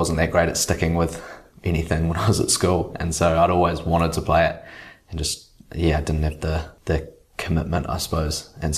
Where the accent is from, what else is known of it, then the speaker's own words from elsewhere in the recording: Lower Hutt, Wellington, New Zealand; now in Wellington, New Zealand; I grew up in Kelson. I went to Kelson School and then, moved to Hutt Central as I started high school at Hibs, or intermediate and high school at Hibs. And so I've lived in the hut pretty much most of my life